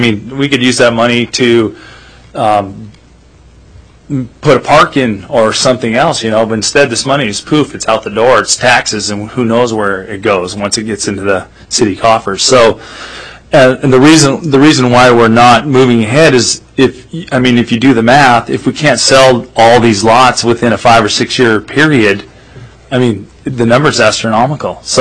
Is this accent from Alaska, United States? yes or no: yes; Juneau, Alaska, United States; I'm from Juneau, Alaska here.